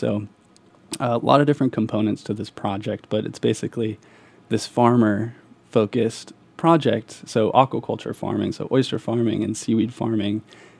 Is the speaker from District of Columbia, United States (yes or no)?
no; California, United States; Yeah, so I grew up in California, so I grew up with these, I think I took it for granted back then, but the beautiful giant kelp forests